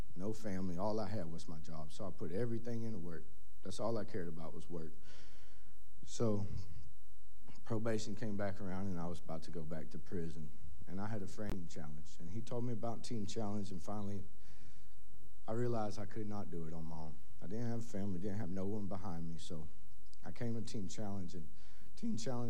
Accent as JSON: {"language": "English", "town": "Houston", "region": "Texas", "country": "United States", "said": "I'm 26 years old, and I'm from Houston, Texas."}